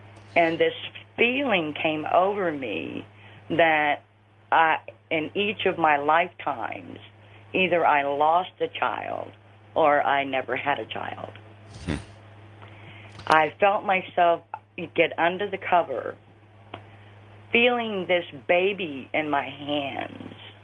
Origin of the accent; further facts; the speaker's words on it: Florida, United States; I'm from Florida.